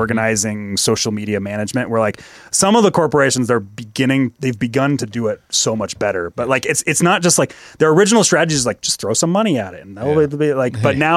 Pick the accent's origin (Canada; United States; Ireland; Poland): Canada; As a Canadian, I'm just like, ugh.